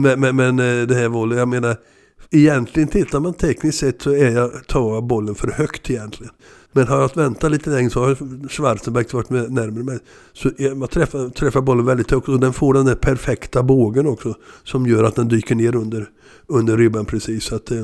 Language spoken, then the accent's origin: Swedish; Torslanda, Västra Götaland County, Sweden; Så jag är uppväxt i Torslanda, sa jag.